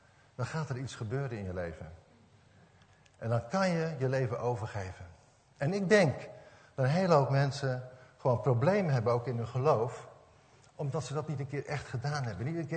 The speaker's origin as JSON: {"language": "Dutch", "country": "Netherlands", "said": "Ik zeg, ik kom uit Nederland en ik kom wel bijbels brengen."}